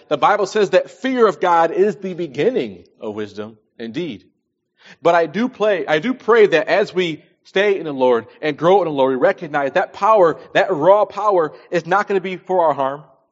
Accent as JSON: {"language": "English", "region": "New York", "country": "United States", "lives_now": "California, United States", "said": "I recall when I first came to this state, understand, I'm from New York. We have vast snowstorms."}